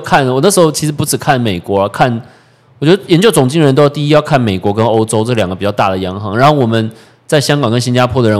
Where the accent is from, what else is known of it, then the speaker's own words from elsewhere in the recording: Taiwan; 我们身为台湾人在这个地方